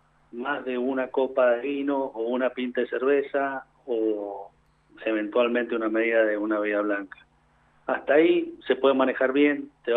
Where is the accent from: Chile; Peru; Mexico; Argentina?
Argentina; Mendoza; yo tengo una opinión como ciudadano mendocino y tomador de vino.